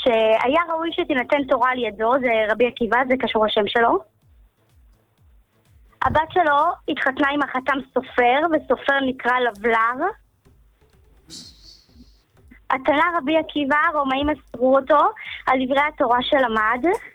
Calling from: Bnei Brak, Central District, Israel; מבני ברק.

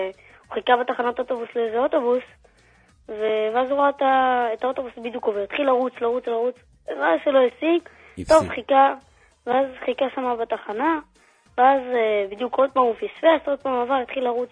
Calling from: Tel Aviv, Tel Aviv District, Israel

